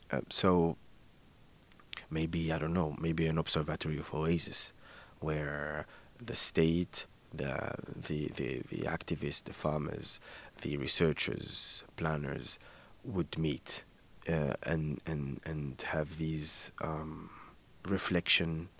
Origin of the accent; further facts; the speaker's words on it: Gabès, Gabès Governorate, Tunisia; So I went to Shnini in my hometown. Gebes, it's one of the three oases that I talked about.